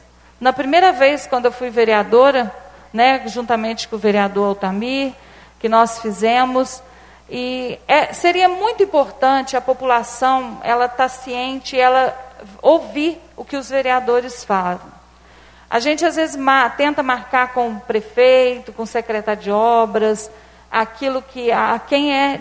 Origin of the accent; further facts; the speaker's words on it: Santos Dumont, Minas Gerais, Brazil; eu não sou vereadora de uma localidade só, eu sou da cidade de Santos Dumont.